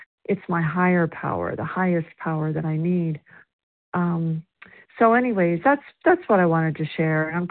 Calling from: South Carolina, United States

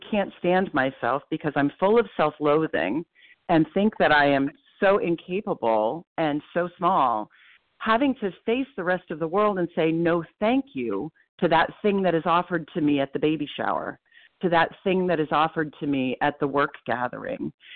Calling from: Portland, Maine, United States; I'm calling in from Portland, Maine

